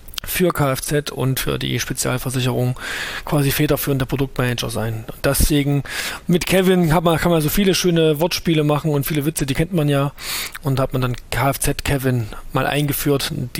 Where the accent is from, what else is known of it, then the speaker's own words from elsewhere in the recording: Thuringia, Germany; Bin aus Thüringen, hört man vielleicht auch